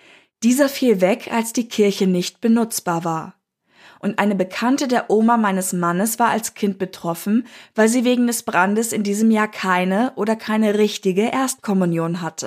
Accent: Tyrol, Austria; Wie ihr jetzt vielleicht schon merkt, bin ich aus Tirol.

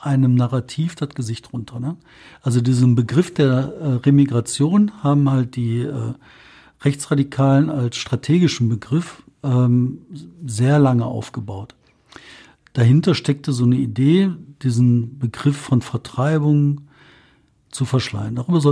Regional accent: North Rhine-Westphalia, Germany; Ich persönlich jetzt nicht, aber ich komme aus dem Ruhrgebiet, wofür soll ich Angst haben?

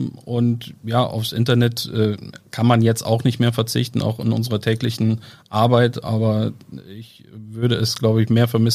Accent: Bremen, Germany; Ja, man kann durchaus sagen, dass ich als Bremer natürlich auch ein Stück weit Sympathien für die Grün-Weißen pflege.

